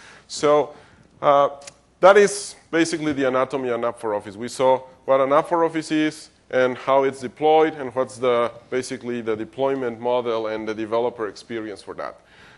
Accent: Mexico; English is a second language; Like, for example, I'm from Mexico.

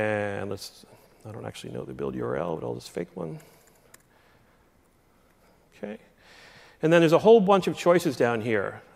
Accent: Philadelphia, Pennsylvania, United States; How you doing? Because I'm from Philly.

